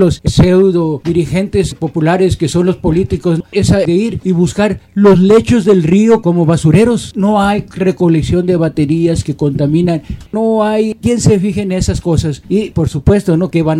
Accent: Mexico; Los mismos mexicanos somos nuestros propios enemigos, somos los mismos mexicanos los que estamos dejando que todo esto suceda.

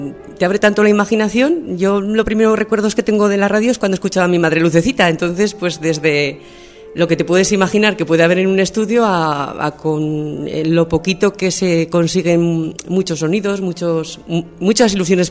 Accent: Berceo, La Rioja, Spain; soy de Berceo y pues estoy aquí porque tengo un hijo en el instituto

